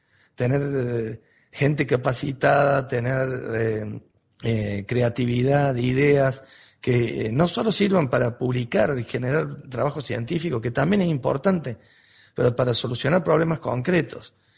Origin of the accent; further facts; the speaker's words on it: Argentina; como nosotros, como Argentina, lo podríamos usar, aunque sea para nosotros